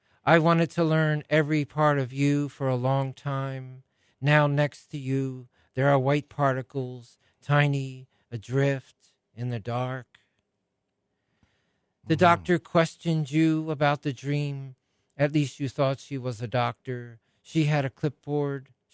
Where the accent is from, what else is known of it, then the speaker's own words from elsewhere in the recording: Philadelphia, Pennsylvania, United States; born there; also born or lived in Vermont; Sure. And actually, I was born in Philadelphia, but spent a good part of my life in New England, in Vermont. And then over 12 years ago, I returned to Philadelphia.